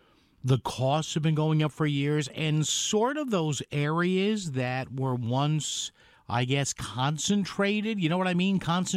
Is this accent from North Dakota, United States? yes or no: no; New Haven, Connecticut, United States; I didn't grow up in that area. I grew up in New Haven, but you know, I was 14 years old